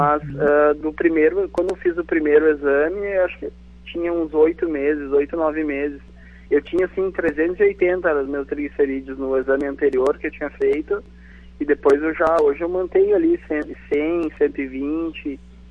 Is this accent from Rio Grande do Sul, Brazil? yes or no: yes; Caxias do Sul, Rio Grande do Sul, Brazil; eu sou de Caxias e a nossa cultura aqui é bastante da carne